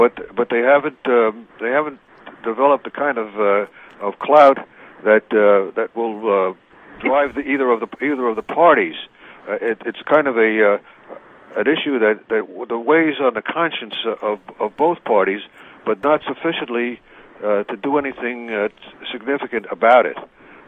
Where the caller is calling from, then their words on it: New Hampshire, United States; I'm calling from New Hampshire, and there was a debate here last night.